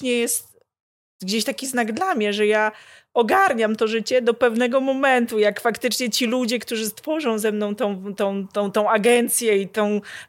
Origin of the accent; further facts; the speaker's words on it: Bytów, Pomeranian Voivodeship, Poland; born there; Ja jestem Kaszubką, ja się urodziłam na Kaszubach